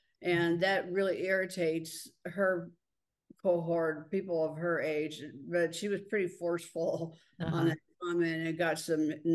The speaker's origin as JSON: {"language": "English", "town": "Indianapolis", "region": "Indiana", "country": "United States", "said": "I'm from Indianapolis and I've lived here most of my life. I've worked here most of my life."}